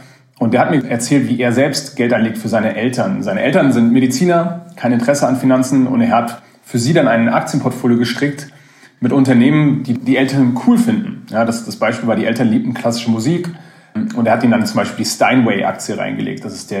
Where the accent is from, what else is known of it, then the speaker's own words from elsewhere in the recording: Mainz, Rhineland-Palatinate, Germany; now in Switzerland; Ich bin aus Mainz. Ich bin irgendwann mal in der Schweiz an der ETH, wie Sie schon gesagt haben, gelandet.